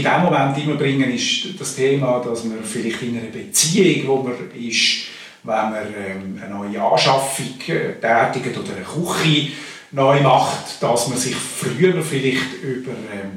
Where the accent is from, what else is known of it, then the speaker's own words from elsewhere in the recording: Jona, St. Gallen, Switzerland; Von der Lebensqualität her ist es sehr vergleichbar mit dem, was wir auch hatten, Jona, wo ich aufgewachsen bin.